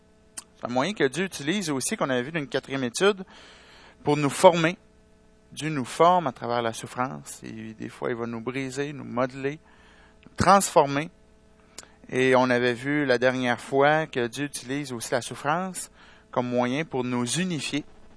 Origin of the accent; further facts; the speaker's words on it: Sherbrooke, Quebec, Canada; Sherbrooke, c'est mon patelin dans l'endroit où j'ai grandi, les gens que j'ai côtoyés toute mon enfance.